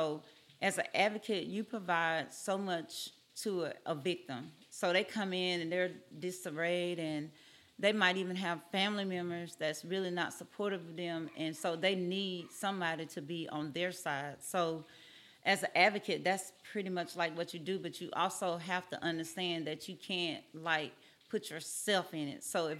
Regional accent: McGee, Mississippi, United States; I'm originally from McGee, Mississippi. That's where I was born and raised

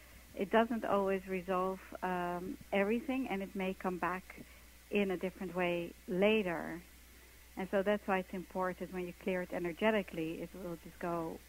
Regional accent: Netherlands; English is a second language; now in New York, United States; I came from Holland to New York to be a dancer, and I got myself into this company

